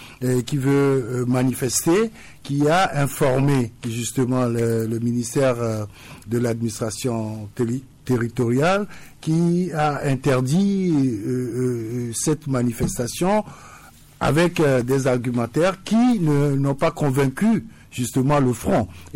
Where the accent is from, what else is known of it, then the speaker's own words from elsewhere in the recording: Togo; Et donc, nous tous, en tant que Togolais, nous attendons de voir la suite